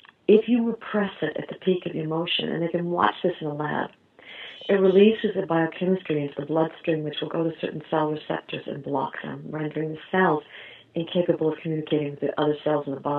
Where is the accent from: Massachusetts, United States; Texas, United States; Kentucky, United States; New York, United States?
New York, United States; I'm aware, I'm a New Yorker, I'm aware of what's happened.